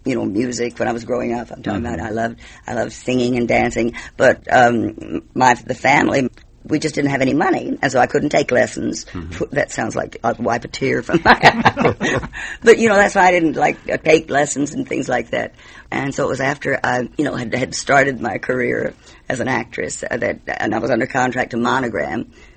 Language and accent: English; Houston, Texas, United States; And so I won, in Houston, my hometown.